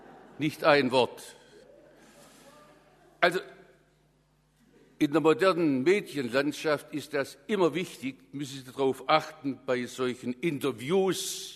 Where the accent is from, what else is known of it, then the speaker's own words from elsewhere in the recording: Stuttgart, Baden-Württemberg, Germany; also born or lived in Calw; now in Korntal, Germany; ich bin zwar in Calw geboren, aber aufgewachsen bin ich in Stuttgart und nun im Augenblick lebe ich nach verschiedenen Stationen in Korntal.